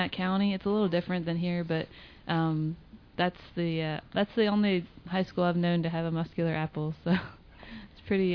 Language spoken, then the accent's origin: English; Virginia, United States; I went to college about 20 minutes down the street from my hometown. So I lived at home and went to Shenandoah University in Winchester, Virginia